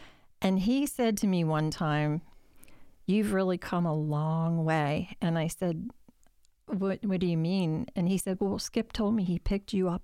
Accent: Lancaster, United States; Well, I grew up in Lancaster

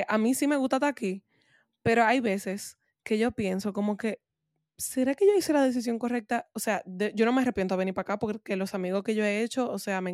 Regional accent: Santiago, Dominican Republic; Entonces, como yo soy de Santiago, normal.

